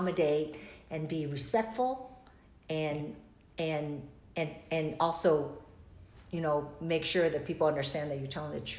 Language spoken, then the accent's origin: English; South Korea; English is a second language; now in United States; even though I was very poor growing up in Korea, I was fairly smart and streetwise, and so I was one of the popular girls, I would say, in Korea. Then I came to the States, I couldn't communicate